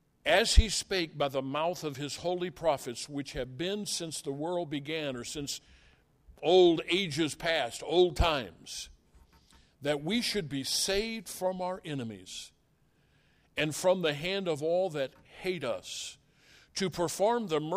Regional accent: United States; At 66 years old, and being an American, my life has not been filled with great events

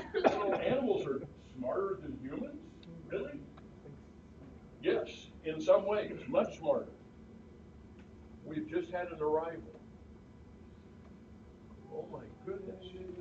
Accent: Rosedale, Illinois, United States; I grew up with a little Methodist church where I grew up in Rosedale, Illinois, that preached the gospel at least through the 70s.

